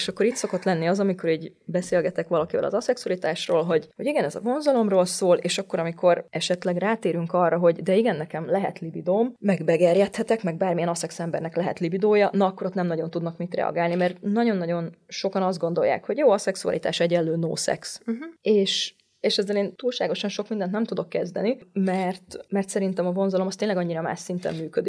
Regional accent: Hungary; Magyarországon nőttem fel, nőként vagyok szocializálva

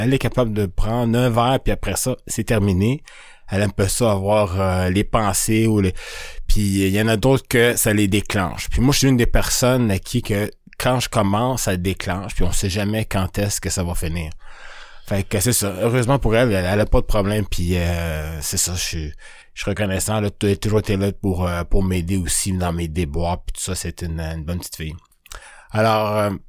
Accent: Quebec, Canada; je suis d'origine africaine. J'ai grandi ici au Québec, je suis arrivé à 3 ans, fait que si vous faites le calcul, là, ça fait 45 ans qu'on est ici. On est arrivé comme des réfugiés, nous ici au Canada.

